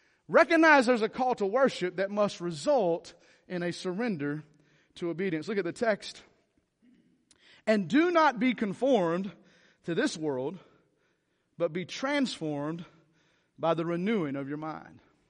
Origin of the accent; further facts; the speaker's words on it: North Carolina, United States; It's hard for me to say. I'm a hillbilly from North Carolina.